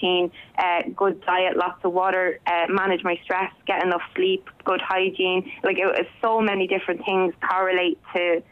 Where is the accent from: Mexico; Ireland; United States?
Ireland; Dublin, Leinster; I'm from Dublin.